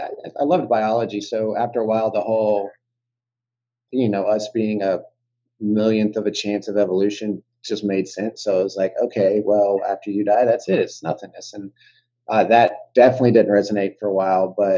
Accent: Georgia, United States; So I'm originally from Georgia. So grew up, born and raised with, you know, Christian based faiths, Christmas, Easter, got taught the story

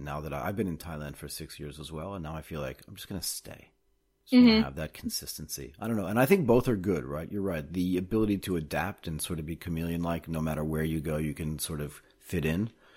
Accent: Connecticut, United States; I grew up in Connecticut. I went to college in Connecticut.

